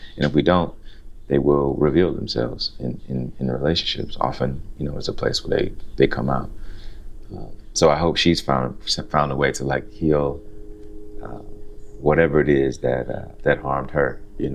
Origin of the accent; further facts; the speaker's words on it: Alabama, United States; I think, you know, also I grew up in the South in Alabama and in like an all Black neighborhood